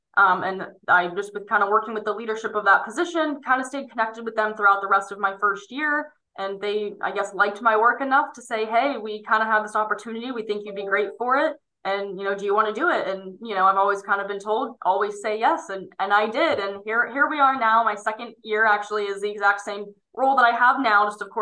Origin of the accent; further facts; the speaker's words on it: State College, Pennsylvania, United States; being my hometown around State College, Pennsylvania, the Pennsylvania State University